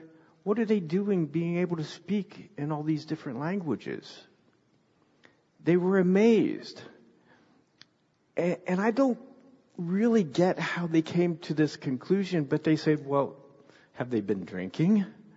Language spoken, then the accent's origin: English; the North, United States; I'm a Yankee, and I'm from the North, and the Northern people, especially people in New York, make fun of people that aren't like them